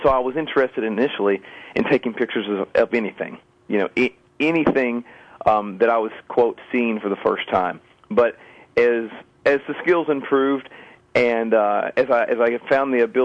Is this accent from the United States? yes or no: yes; Arkansas, United States; I'm from Southwest Arkansas, and then I graduated from ASU.